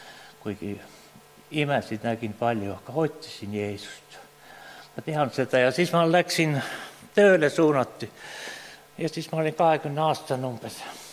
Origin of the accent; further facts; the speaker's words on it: Jõgeva County, Estonia; ma olen palamuse lähedalt pärit